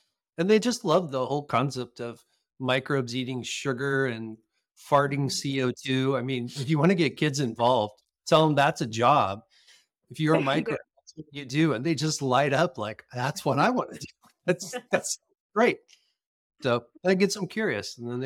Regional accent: Midwest, United States; You know, I grew up in the Midwest and I didn't even know what asparagus was.

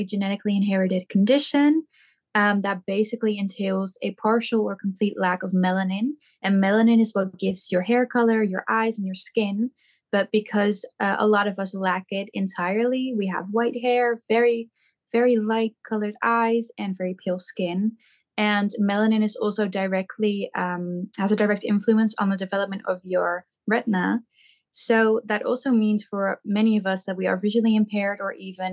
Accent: Netherlands; English is a second language; But people always think that because I'm Dutch, I'm from Amsterdam. I'm not.

